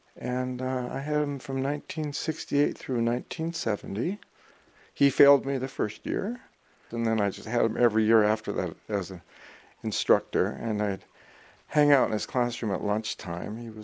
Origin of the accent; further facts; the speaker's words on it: Juneau, Alaska, United States; I'm from Juneau, Alaska.